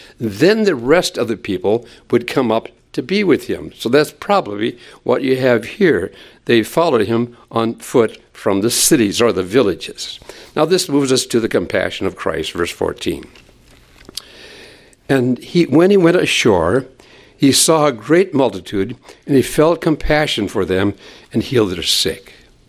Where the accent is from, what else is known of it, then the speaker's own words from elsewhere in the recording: Minnesota, United States; I grew up in Minnesota. We grew up with evening being dusk, you know, about 5 o'clock until nightfall. But we came to Texas